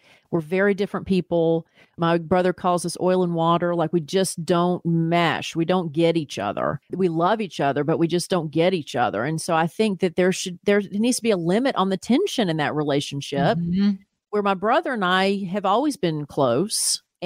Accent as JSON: {"language": "English", "region": "Tennessee", "country": "United States", "tie": "born or raised there", "lives_now": "Atlanta, United States", "said": "It's like we're here in Atlanta and I grew up near Nashville and my mother lived in Nashville the last decades of her life."}